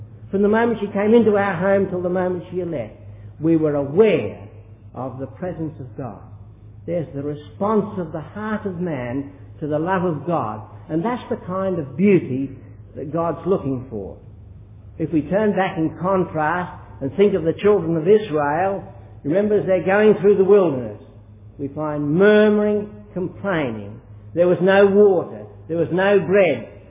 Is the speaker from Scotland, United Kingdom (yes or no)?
yes; Scotland, United Kingdom; And I was brought up in Scotland, I was brought up in a lot of Scots traditions.